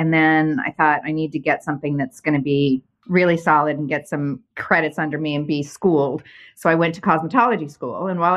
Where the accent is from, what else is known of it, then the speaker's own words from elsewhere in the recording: Arizona, United States; you know, I came from Arizona. I was not, you know, didn't know anything about fashion, really. No offense to any of my Arizona friends